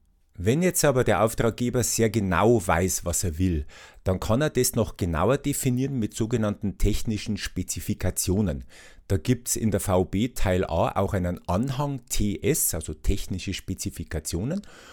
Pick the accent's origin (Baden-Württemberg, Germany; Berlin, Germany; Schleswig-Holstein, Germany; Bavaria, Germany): Bavaria, Germany; Regensburg; ich komme ja ursprünglich aus Regensburg.